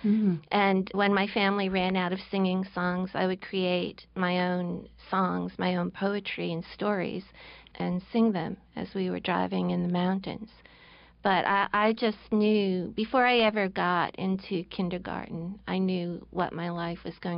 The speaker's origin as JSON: {"language": "English", "town": "Livingston Manor", "region": "New York", "country": "United States", "tie": "born or raised there", "said": "It's a very special experience growing up where I grew up. I grew up in Livingston Manor in what was once known as the Borscht Belt because of the Jewish hotel."}